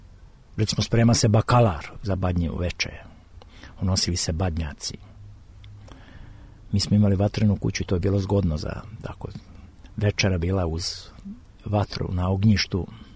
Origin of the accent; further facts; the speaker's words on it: Dalmatia, Croatia; I svi se čude i onda to povezuju sa nama kao vi Dalmatinci